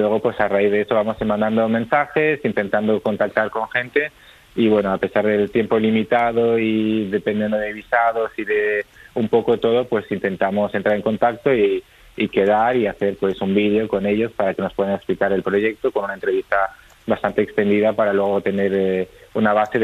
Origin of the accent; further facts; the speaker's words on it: La Alberca, Castile and León, Spain; Yo salí de mi pueblito, de la alberca en Salamanca